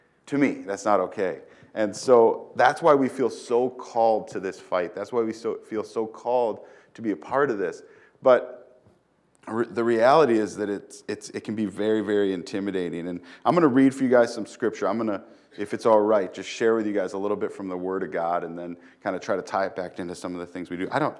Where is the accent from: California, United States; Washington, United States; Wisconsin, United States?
Wisconsin, United States; I grew up in Wisconsin, and it's hard for us as we're in Wisconsin to hear that statement and think that to be true, right?